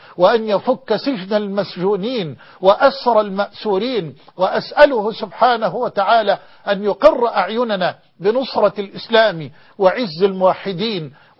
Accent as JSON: {"language": "Arabic", "country": "Egypt", "said": "وأن يحفظ بلدنا مصر"}